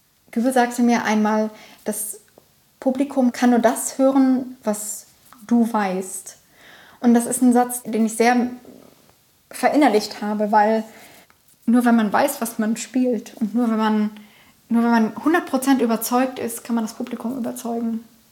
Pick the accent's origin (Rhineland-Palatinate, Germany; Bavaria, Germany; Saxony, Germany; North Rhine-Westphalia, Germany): North Rhine-Westphalia, Germany; Bochum; also born or lived in Rostock; also ich bin in Bochum zur Schule gegangen und habe mein Abi dort gemacht und bin dann nach Rostock an die Hochschule gegangen.